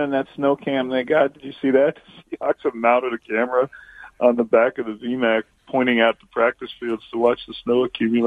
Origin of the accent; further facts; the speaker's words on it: Ohio, United States; I mean, I joke to my friends, I'm from Ohio, and you remember the Pittsburgh.